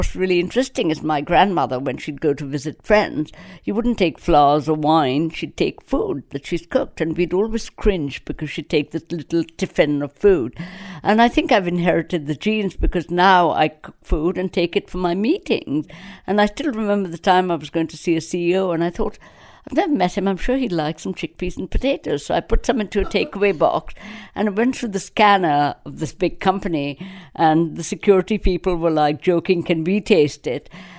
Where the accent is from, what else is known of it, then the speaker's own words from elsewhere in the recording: Kolkata, West Bengal, India; now in United Kingdom; I'd never been out of India before, but knew so much about it because I grew up in Calcutta, went to the Loreto Convent.